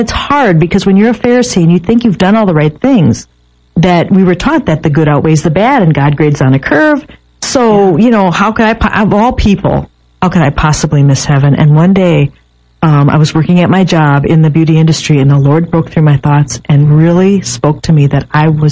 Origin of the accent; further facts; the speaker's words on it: Appleton, Wisconsin, United States; I was with my family on a vacation north of Appleton. I grew up in Appleton.